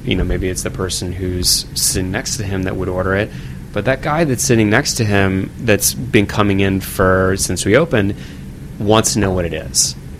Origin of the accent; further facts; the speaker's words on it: Woodbury, Connecticut, United States; Growing up in Litchfield County, Connecticut, growing up in Woodbury, watching the goldfinch change from this kind of camouflage brown to this resplendent gold